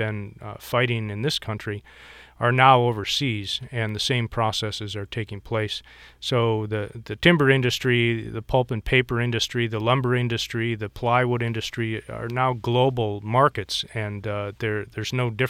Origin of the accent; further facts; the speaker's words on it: Midwest, United States; Yeah, I grew up in the Midwest, actually, in an area that Weyerhaeuser had clear-cut and deforested in the 1800s. And then when I moved out here to the Northwest, I discovered that Weyerhaeuser had beat me to it